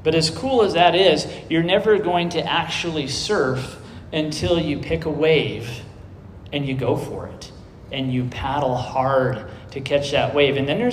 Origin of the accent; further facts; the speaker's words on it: Oregon, United States; I got to learn some about surfing growing up on the Oregon coast.